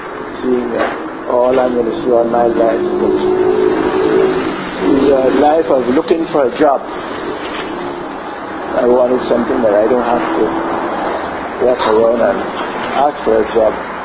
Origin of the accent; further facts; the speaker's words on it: Jamaica; moved away; When I came from Jamaica, I was in engineering field.